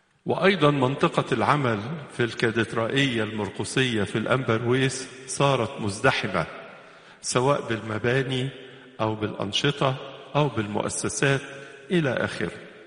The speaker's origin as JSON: {"language": "Arabic", "country": "Egypt"}